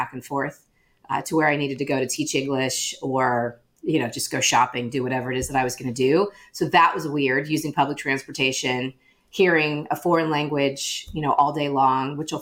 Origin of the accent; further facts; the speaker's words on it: Ohio, United States; moved away as an adult; now in Washington, United States; No, I was born and raised in Northeastern Ohio. I moved to DC in 93. So, I mean, I've been here longer than I was in Ohio at this point, which kind of makes me old, but yeah, I feel like a native.